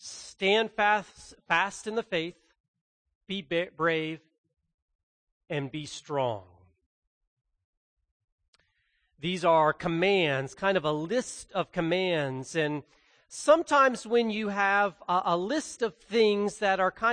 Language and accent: English; Ohio, United States; but we remember that growing up in Ohio.